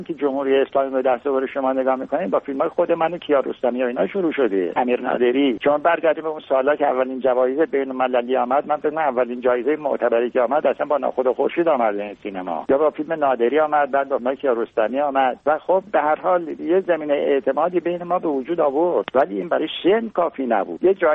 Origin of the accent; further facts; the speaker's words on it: Khuzestan, Iran; born or raised there